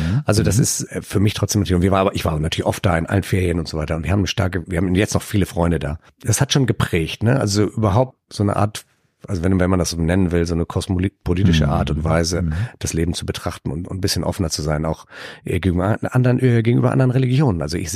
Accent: Turkey; Çok kalabalık, würde man sagen, als Türke.

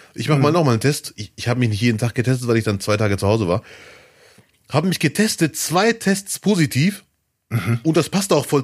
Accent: Germany; born there; Ich würde mich auch vor Deutschland freuen, ich bin ja hier geboren. Ich bin German-Moroccan oder Moroccan-German.

